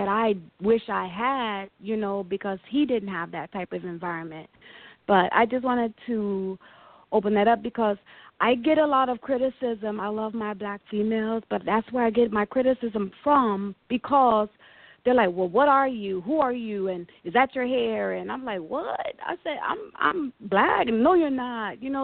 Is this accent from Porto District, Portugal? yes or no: yes; Porto, Porto District, Portugal; first language Portuguese; English is a second language; No, my father's Portuguese, Native American, Irish, and Creole. I was born and raised in Portugal, Porto, Portugal. And my native tongue is Portuguese, yes.